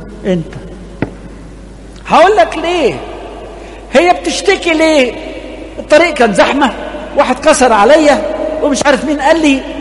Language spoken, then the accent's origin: Arabic; Egypt; احنا كمصريين محتاجين نتغير في الحته دي شويه.